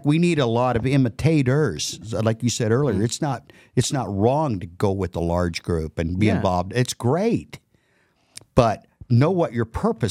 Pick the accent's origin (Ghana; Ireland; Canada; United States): United States; Midwest; Look at situations like I grew up in the Midwest, a lot of rural. I haven't been there in years, but I can see what's going on.